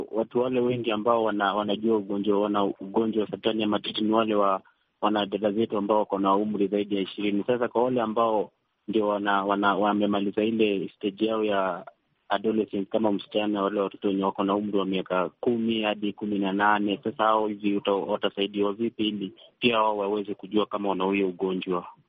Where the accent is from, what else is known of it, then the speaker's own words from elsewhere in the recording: Kangeni, Nairobi, Kenya; natokea maeneo ya Kangeni, Nairobi, Kenya.